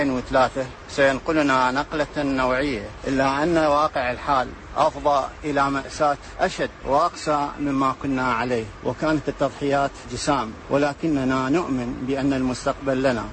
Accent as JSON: {"language": "Arabic", "country": "Iraq", "said": "نحن أبناء العراق الذين عانينا من الاضطهاد والظلم السابق"}